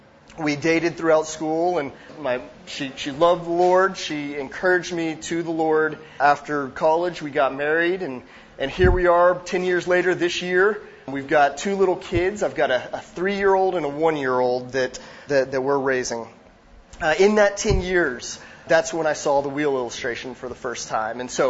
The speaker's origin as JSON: {"language": "English", "town": "Arlington", "region": "Texas", "country": "United States", "tie": "born or raised there", "said": "A little bit about myself. I live in Dallas. I'm born and raised in the area. I was born in Arlington, made it about 90 miles south for college down to Waco, down to Baylor, then moved it right back up to Dallas."}